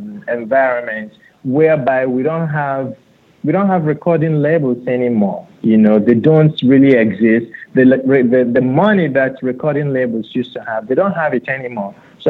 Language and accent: English; Nigeria; moved away; But I grew up in Nigeria, and if you come from a family where the parents are a little enlightened, they want you to be college educated